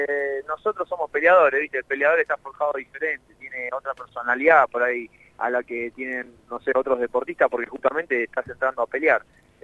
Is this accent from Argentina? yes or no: yes; La Loma, Buenos Aires Province, Argentina; moved away as an adult; now in São Paulo, Brazil; Soy de La Loma, hincha del Pincha también, estudiante.